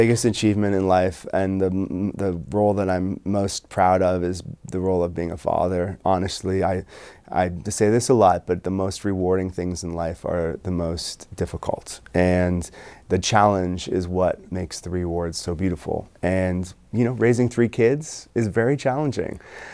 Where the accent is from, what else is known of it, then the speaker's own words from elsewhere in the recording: Canada; as I'm Canadian